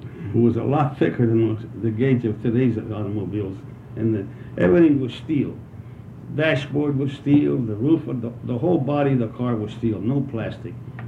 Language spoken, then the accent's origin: English; Youngstown, Ohio, United States; I was born in Youngstown, Ohio, on Hine Street, on February the 28th, 1915. Then we ended up moving on the South Side, and I attended South High School, and I graduated South High in 1934.